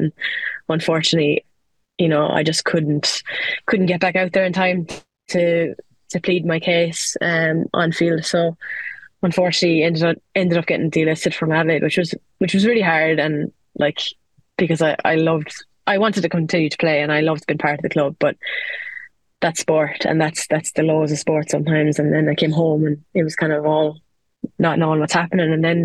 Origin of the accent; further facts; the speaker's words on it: Ireland; being an Irish player